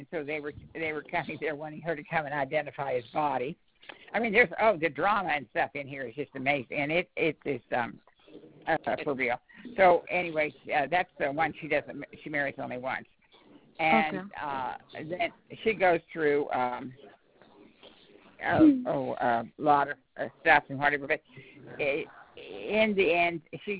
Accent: Kansas, United States; also born or lived in Missouri; I lived in Missouri. I grew up in Kansas, but I mean, I'm using areas that I know where I used to live and everything.

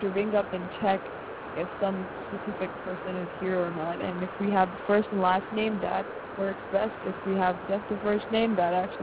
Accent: Texas, United States; Oh, I'm actually originally from Texas.

